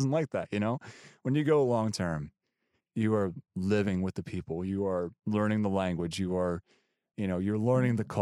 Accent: United States; I'm just I'm just this American guy that's, it's cool that I'm there because I'm American. I'm in like this country no one's ever heard of.

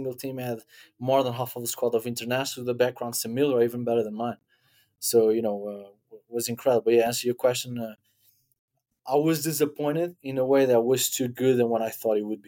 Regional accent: Portugal; English is a second language; I cannot talk by entire Europe because I'm only from Portugal

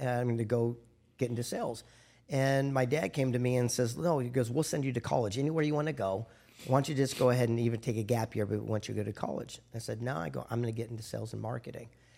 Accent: Del Mar, California, United States; also born or lived in Los Angeles; L.A., but I lived in Del Mar my whole life. Yeah, okay. Del Mar, La Jolla, you know, the Casa.

